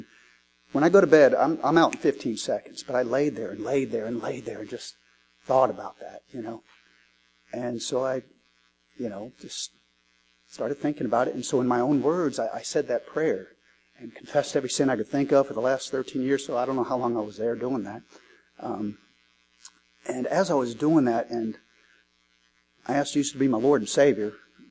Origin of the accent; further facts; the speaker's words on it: New York, United States; born there; I was born in New York and raised Catholic. All my aunts, uncles, cousins were Catholic.